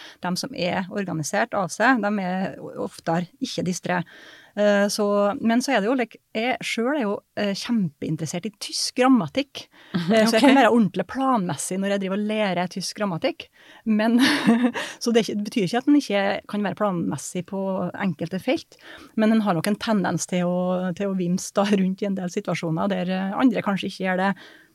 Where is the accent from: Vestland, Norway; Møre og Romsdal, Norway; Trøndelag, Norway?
Møre og Romsdal, Norway; Surnadal; helt fra Indre Nordmøre, da, Surndalen, der jeg kommer fra